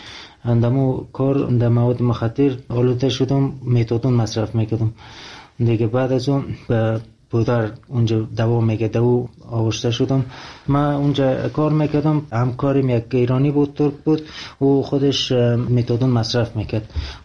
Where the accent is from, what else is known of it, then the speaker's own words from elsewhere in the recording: Afghanistan; همون معتادای خود ایرانی میدید که من افغانی هستم